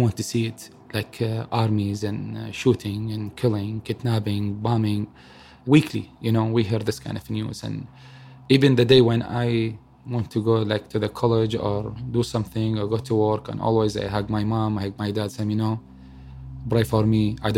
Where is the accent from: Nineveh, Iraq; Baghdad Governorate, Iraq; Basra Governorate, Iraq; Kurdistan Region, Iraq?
Baghdad Governorate, Iraq; Baghdad; I grew up and raised in Baghdad. Always we hear about war.